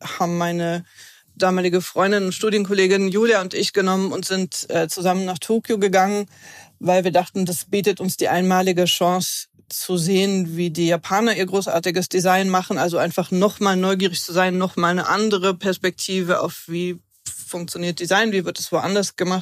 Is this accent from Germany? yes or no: yes; Düsseldorf, North Rhine-Westphalia, Germany; born there; Ich bin geboren bin ich in Düsseldorf